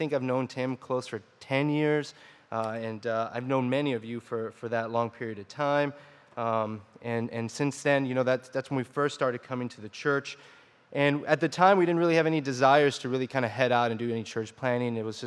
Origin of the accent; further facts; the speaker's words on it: Miami, Florida, United States; For me, necessarily, I'm from Miami, so I like where there's a lot of people.